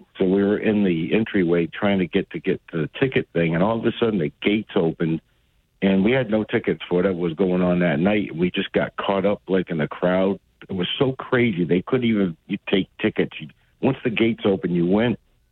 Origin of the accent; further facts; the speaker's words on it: New Bedford, Massachusetts, United States; When I was a kid, my brother was 4 years old and we grew up in New Bedford